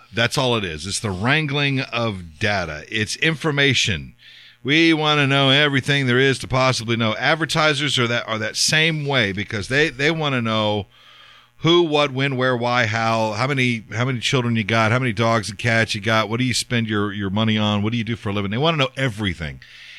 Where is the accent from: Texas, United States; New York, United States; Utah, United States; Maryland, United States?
Texas, United States; I grew up in South Texas. You know, cedar fever is a thing down there.